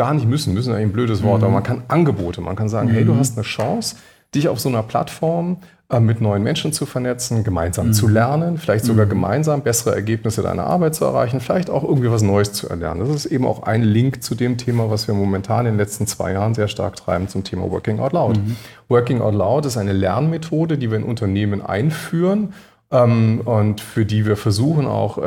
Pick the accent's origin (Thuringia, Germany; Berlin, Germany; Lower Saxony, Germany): Berlin, Germany; Ich komme ja aus Berlin, ne?